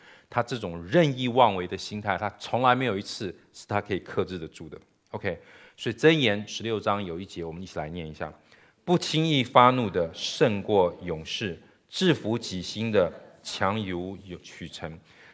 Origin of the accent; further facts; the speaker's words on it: China; 但是我们中国人有一句话古话说